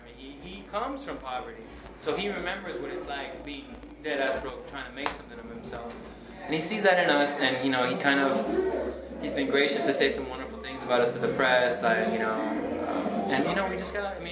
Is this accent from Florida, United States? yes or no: yes; Miami, Florida, United States; also born or lived in New York City; We were born in the Bronx. We were raised in Miami. My brother moved out here like around 9 years ago, and I came out here 5 years ago to New York.